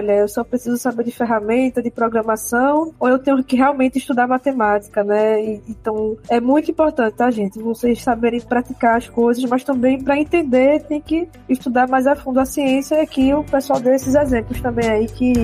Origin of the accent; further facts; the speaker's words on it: Northeast Region, Brazil; Não sou de Natal, mas sou do Nordeste.